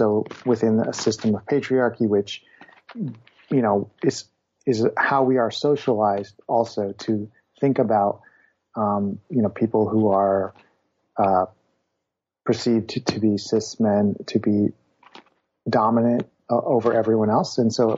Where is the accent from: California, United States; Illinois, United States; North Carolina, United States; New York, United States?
Illinois, United States; I'll tell you, I grew up in Illinois, so also a Midwesterner.